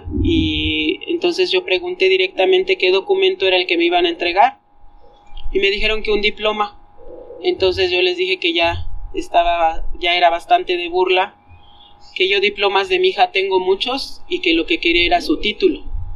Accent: Mexico City, Mexico; nosotras nacimos aquí en la Ciudad de México y vivimos aquí toda la vida.

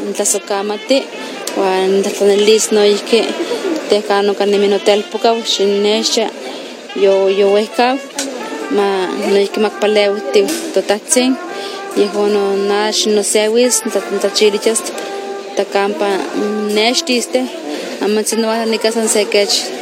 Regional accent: Guerrero, Mexico; estoy en mi pueblo, al Piecancingo de las Montañas, municipio de Ocotzinco Guerrero. … Estoy en mi casa

